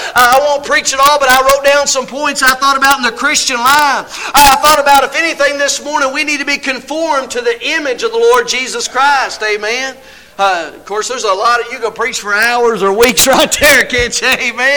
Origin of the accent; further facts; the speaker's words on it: Kentucky, United States; I remember growing up in Kentucky, my mama, I mean, if it said 55, she was probably doing 85.